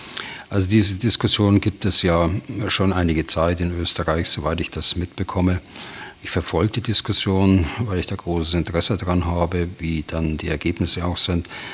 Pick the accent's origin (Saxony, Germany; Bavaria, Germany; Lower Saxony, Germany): Bavaria, Germany; als Bayer